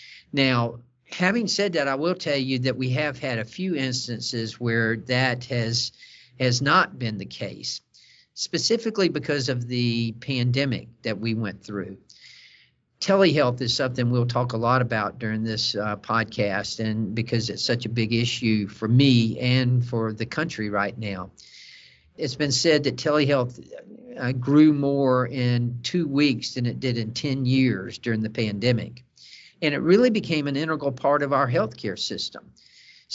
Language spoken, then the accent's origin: English; Port Wentworth, Georgia, United States; now in Pooler, United States; I was born and raised in West Chatham County, specifically in Port Wentworth. Went off to school and came back and settled in Pooler, and I've been in Pooler since 1980.